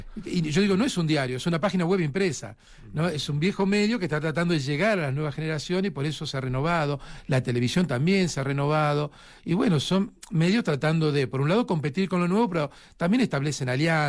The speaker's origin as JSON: {"language": "Spanish", "country": "Argentina", "said": "Yo soy argentino, pensemos en la segunda mitad del siglo XX"}